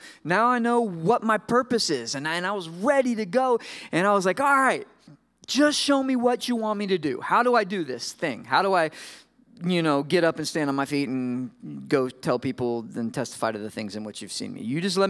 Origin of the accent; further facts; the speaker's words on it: Florida, United States; And I grew up in Florida, had only lived in Virginia for a couple years, and then I came up here and it was 4.